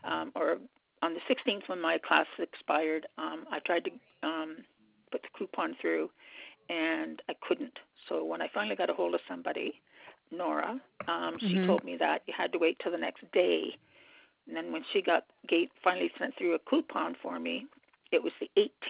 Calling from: Canada; I'm calling from Canada, so it's a postal code.

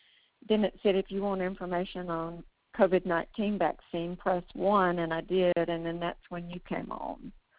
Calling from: Tuscaloosa, Alabama, United States; Well, I'm in Tuscaloosa. I live in the city of Tuscaloosa

